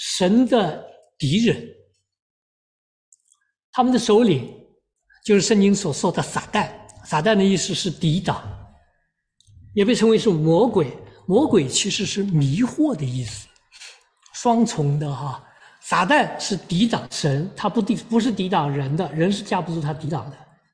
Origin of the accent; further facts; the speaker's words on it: China; 我们中国人受的教育啊，特别是中国大陆历代的教育，我也是在那个背景里边出来的